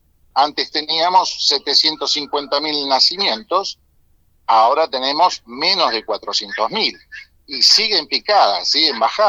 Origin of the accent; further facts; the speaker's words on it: Argentina; nosotros lamentablemente en la República Argentina tenemos que reconocer que somos una colonia inglesa desde el año 1810 hasta la fecha